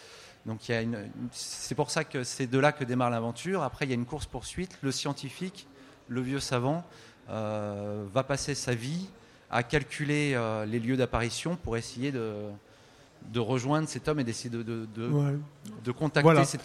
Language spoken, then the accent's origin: French; Nantes, Pays de la Loire, France; Moi, je suis nantais